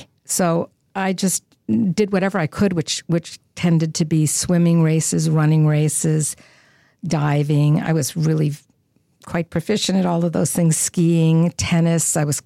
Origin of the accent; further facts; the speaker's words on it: New York, United States; I was born in New York City and raised the first 17 years of my life in the surroundings. So most of my family and everybody lived in the city, and I lived just outside and went to school there.